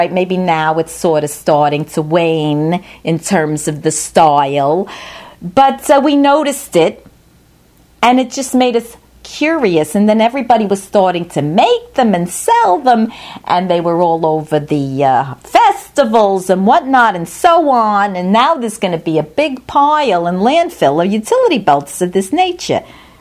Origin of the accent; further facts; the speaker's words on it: New York, United States; So we're from New York.